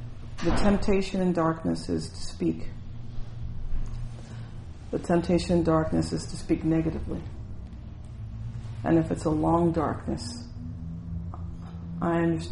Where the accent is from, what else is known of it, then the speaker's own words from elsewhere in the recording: United States; And honestly, I'm an American, but we barely know who was president during that time.